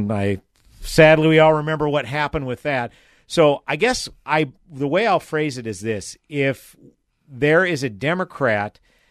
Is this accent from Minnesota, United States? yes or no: yes; Minnesota, United States; I mean, I'm a Minnesotan. I can say this is kind of how we are.